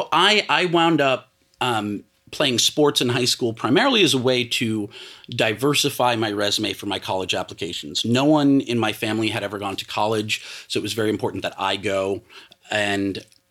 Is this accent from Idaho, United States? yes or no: no; New York, United States; He was from Jersey. I was from Long Island.